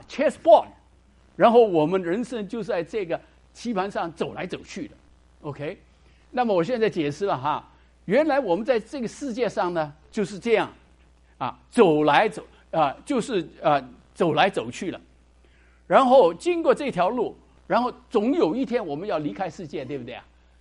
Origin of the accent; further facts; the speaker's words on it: Hong Kong; 我是从香港来的，所以香港时常去啊。